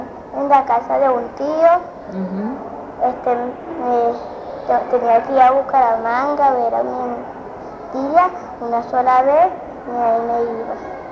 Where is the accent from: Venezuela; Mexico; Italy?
Venezuela; Caracas, Capital District; also born or lived in Colombia; Mi mamá también, es ¿sí? de Colombia y soy de aquí de Venezuela.